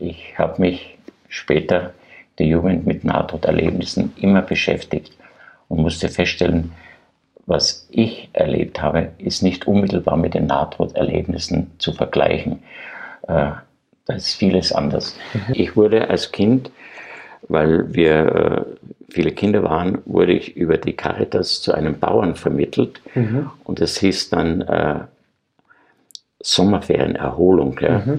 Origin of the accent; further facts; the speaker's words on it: Graz, Styria, Austria; ich bin ja Grazer, ich war ein Stadtkind